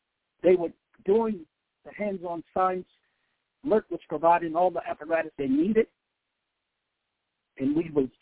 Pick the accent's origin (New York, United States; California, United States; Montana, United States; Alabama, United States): Alabama, United States; Dothan; born there; I was born in Dothan, Alabama. And going to school barefoot in a one room with a potbelly stove at the age I was in kindergarten.